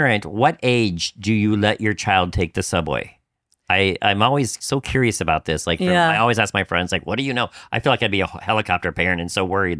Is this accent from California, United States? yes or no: no; Iowa, United States; growing up in Iowa, you know, we rode our bikes everywhere.